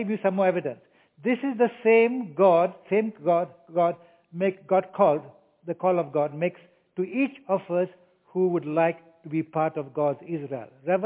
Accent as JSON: {"language": "English", "country": "Kenya", "said": "See, they heard I was from Kenya, so they called me."}